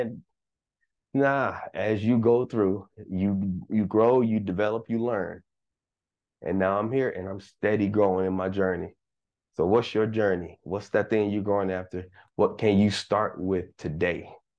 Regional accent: Wynne, Arkansas, United States; born there; I was born in Wynn, Arkansas. My daddy and my mom from Arkansas, you know, they born and raised out there.

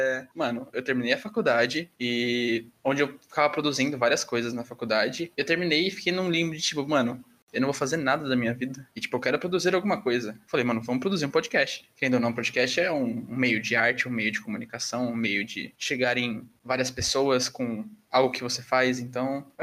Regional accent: São Paulo, Brazil; sou formado em cinema, trabalho como diretor de arte, tenho 21 anos e nasci em São Paulo.

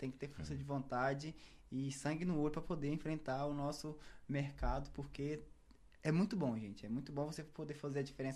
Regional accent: Goiânia, Goiás, Brazil; E a maioria deles é de Belo Horizonte. Eu sou de Goiânia.

